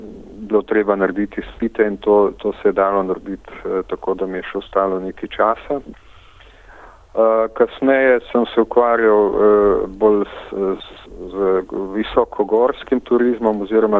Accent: Savinja, Slovenia; iz mojih domačih krajev iz Savinjske doline

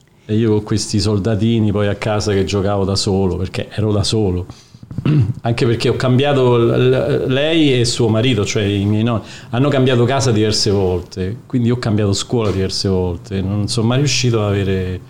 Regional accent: Naples, Campania, Italy; also born or lived in Rome; sono cresciuto in parte a Roma. Non solo a Napoli. Per me Napoli era, diciamo, la città di origine nella quale non mi sentivo a mio agio, anche perché ero praticamente da solo

